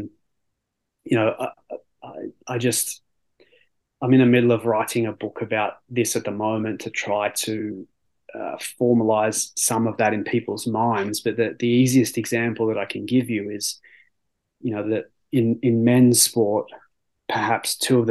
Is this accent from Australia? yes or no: yes; Canberra, Australian Capital Territory, Australia; where we were from